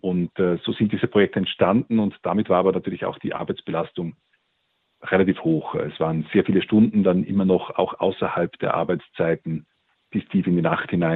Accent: Austria; von meiner Heimat in Österreich aus.

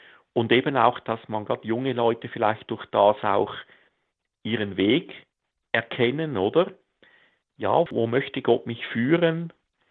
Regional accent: Rapperswil-Jona, St. Gallen, Switzerland; also ich bin aufgewachsen am Zürichsee in Rapperswil-Jona

